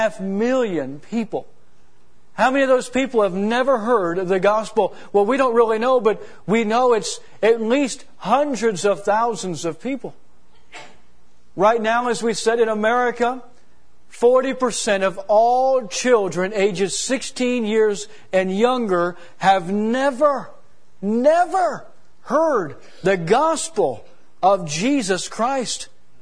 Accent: Sarasota, Florida, United States; But yet, I grew up there from the age 7 on. I was growing up in Sarasota, Florida, with about 11 other kids in our neighborhood.

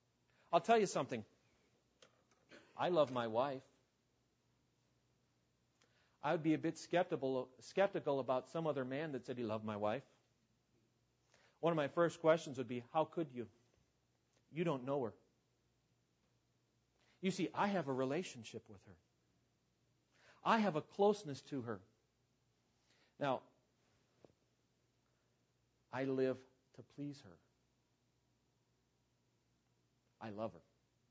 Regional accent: United States; I said, I'm Swedish. I'm an American.

